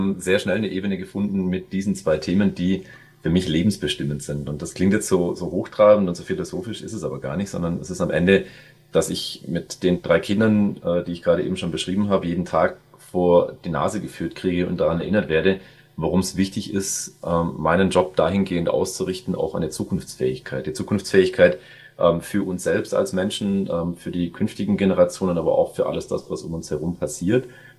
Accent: Munich, Bavaria, Germany; Bin aus München, bin hier im Münchner Umland mit meiner Familie, das heißt mit meiner Frau und meinen drei Kindern zu Hause

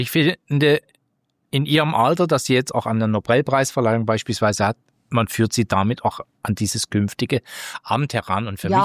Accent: Glarus, Switzerland; Ich meine, ich komme aus dem Clanerland.

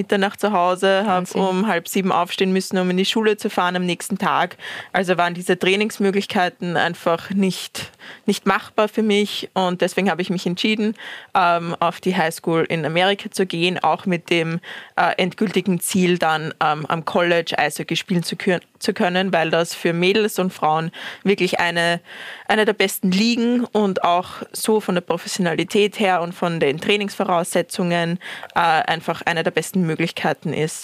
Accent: Austria; also ich bin in der Nähe von Wien aufgewachsen

